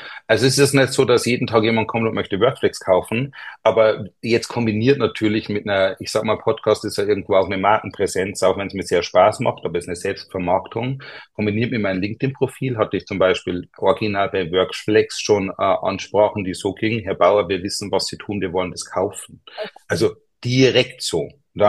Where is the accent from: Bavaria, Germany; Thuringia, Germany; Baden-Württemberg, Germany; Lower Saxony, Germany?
Bavaria, Germany; Passau; Unschwer zu hören, komme ich nicht aus Hannover oder Hamburg, sondern eher aus dem Süden Deutschlands, aus Niederbayern, aus Passau, dann relativ nah nach Österreich. Deswegen hört man auch diesen Einschlag, kann man zu Fuß rübergehen nach Österreich.